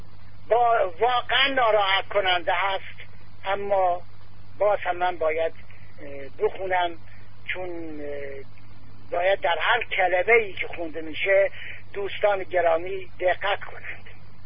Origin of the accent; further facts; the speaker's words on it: Iran; من که در خارج میخوام خودم معرفی کنم اول میگم اهل کجا هستی؟ میگم اهل ایران، هم ایرانیان